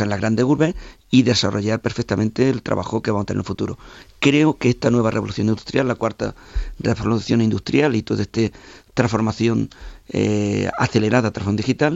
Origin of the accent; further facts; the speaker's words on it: Jódar, Andalusia, Spain; soy de Jódar, un pueblo pequeño, 11.000 habitantes aproximadamente actualmente, en el Guadalquivir, en Jaén.